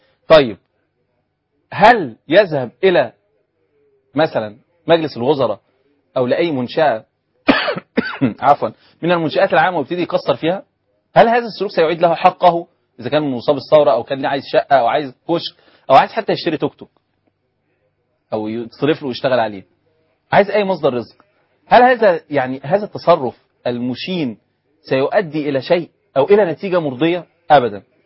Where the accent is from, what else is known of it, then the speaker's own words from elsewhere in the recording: Egypt; انا كمصري